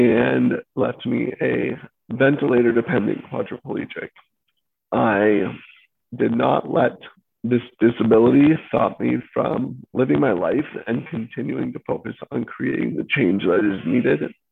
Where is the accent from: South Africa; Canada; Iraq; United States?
Canada; South Frontenac, Ontario; I grew up in South Frontenac and Central Frontenac, part of the riding. I spent my entire life living on a lake and everything in that area.